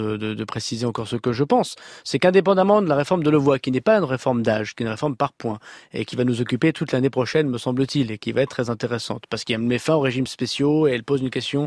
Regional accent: Hauts-de-France, France; le proverbe que j'ai chez moi dans le Nord fonctionne.

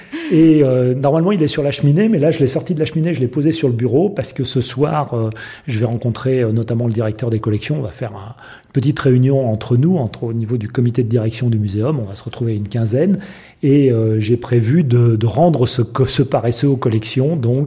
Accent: Bourgogne-Franche-Comté, France; je viens, même si je ne suis pas natif de Bourgogne, je viens de Bourgogne, c'est là où j'ai passé l'essentiel de ma vie.

